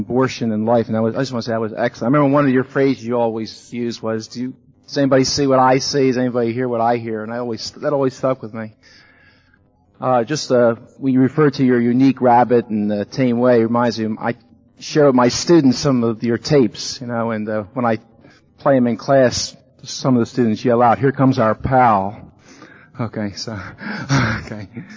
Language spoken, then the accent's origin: English; Wilmington, Delaware, United States; I'm from Wilmington, Delaware. I teach at Philadelphia now